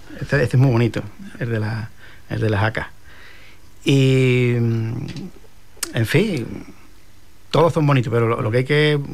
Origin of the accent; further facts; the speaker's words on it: Mairena del Alcor, Andalusia, Spain; que digamos el palo básico de allí de mi pueblo, de Mairena.